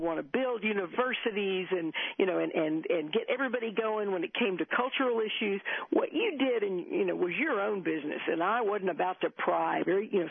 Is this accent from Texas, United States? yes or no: yes; Texas, United States; I write, I think it's sort of second chapter, I grew up in Texas, mm-hmm.